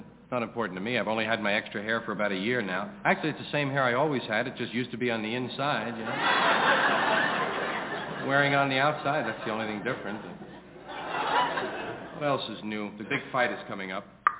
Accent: New York City, New York, United States; I was brought up here in New York, used to go on the subway to 116th Street

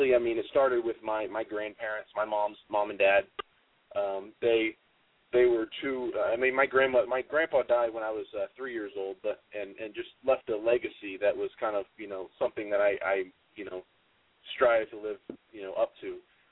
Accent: Kansas City, United States; Well, I'm originally from Kansas City, so I am a huge Chiefs fan

